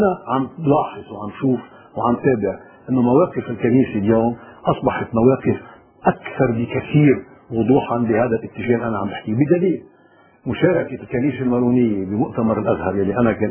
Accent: Lebanon; انا عم بحكي انه نحن كلبنانيين نعلم، ندرك

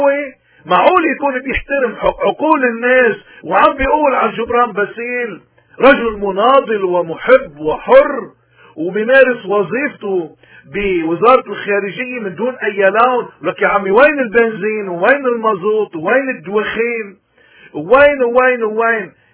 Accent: Lebanon; طيب يا خي نحن كلبنانيين بدنا نسأل هذا الإنسان

